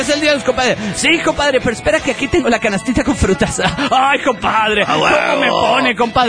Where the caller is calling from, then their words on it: New York, United States; de New York, Estados Unidos de Norteamérica.